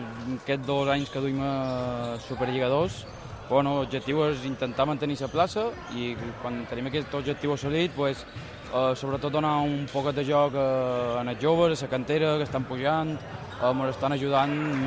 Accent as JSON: {"language": "Catalan", "region": "Balearic Islands", "country": "Spain", "moved": "as an adult", "said": "Jo soc de Mallorca, però ja duc aquí 10 anys, vaig venir a estudiar i m'he quedat aquí de moment."}